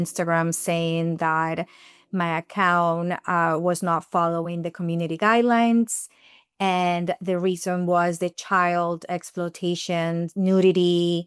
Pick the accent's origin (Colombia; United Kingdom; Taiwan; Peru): Peru; moved away as an adult; now in Miami, United States; I was born and raised in Peru. We're a family of four girls. One by one, as soon as we graduated high school, we started immigrating to Miami, and I was number three.